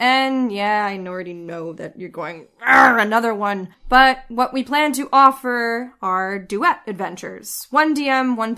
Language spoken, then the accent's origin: English; Canada; now in United Kingdom; I am originally from Canada. We are both in the UK at the moment. I've been here for about 10 years almost. Just under 10 years.